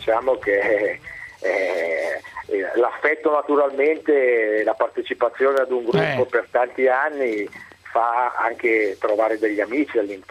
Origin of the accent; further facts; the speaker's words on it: Lecco, Lombardy, Italy; Non lo so come si dice a Roma, io sono di Lecco.